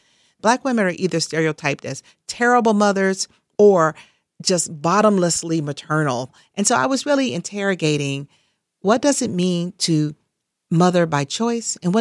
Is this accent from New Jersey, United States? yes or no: no; Atlanta, Georgia, United States; You know, I grew up in Atlanta, but in the summertime, we would go down to visit my grandmother in a small Louisiana town called Oakdale.